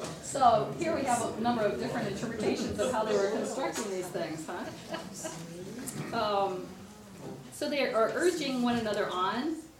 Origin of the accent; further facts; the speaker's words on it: Chicago, Illinois, United States; And I'm being from Chicago with the Willis Tower, the former Sears Tower.